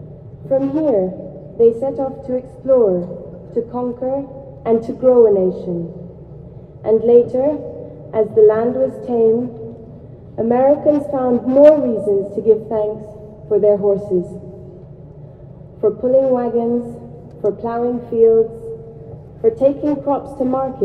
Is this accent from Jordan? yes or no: yes; Amman, Amman Governorate, Jordan; I grew up in Amman, Jordan, a half a world away from here.